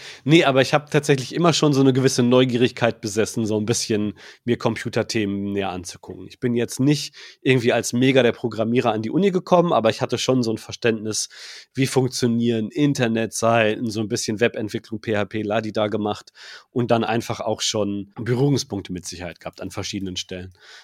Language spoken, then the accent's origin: German; Bottrop, North Rhine-Westphalia, Germany; born there; Ja, ich bin gebürtig in Bottrop und bin dann, weil Bochum halt nah dran ist, habe ich mir nah dran erstmal was gesucht, nach Bochum gependelt, aber irgendwann dann nach Bochum rübergezogen.